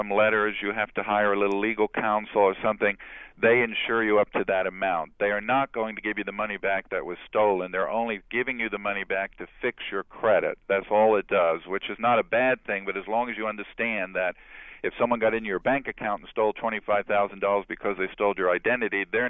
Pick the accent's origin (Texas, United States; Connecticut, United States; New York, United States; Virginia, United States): New York, United States; You know, I grew up in New York, and when I was a kid, you didn't even get a Social Security number until you got your first job.